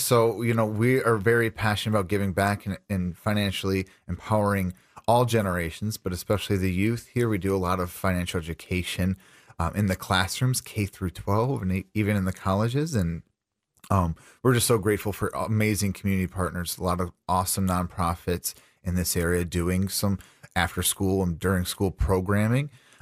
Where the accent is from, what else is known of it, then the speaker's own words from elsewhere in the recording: Janesville, Wisconsin, United States; also born or lived in Beloit; Grew up in Janesville, was born in Beloit, Wisconsin.